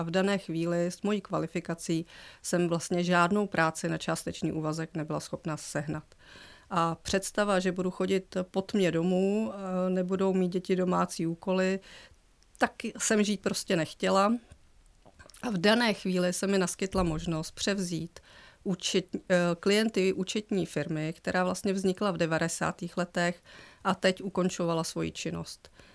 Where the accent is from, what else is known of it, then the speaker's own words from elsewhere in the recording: Havlíčkův Brod, Vysočina Region, Czechia; Já pocházím z Havlíčkova Brodu